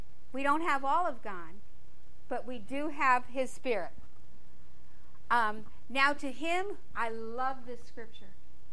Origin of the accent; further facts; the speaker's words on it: San Francisco, California, United States; I was the most orneriest person, raised in San Francisco, fought, wasn't frightened of anybody. We were raised around Hell's Angels.